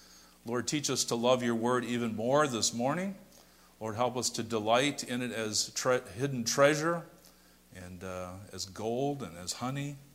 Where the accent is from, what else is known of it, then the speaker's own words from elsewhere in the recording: Fremont, Ohio, United States; I grew up over near, born and raised near Fremont, and my dad decided to get some property out in the country towards Green Springs.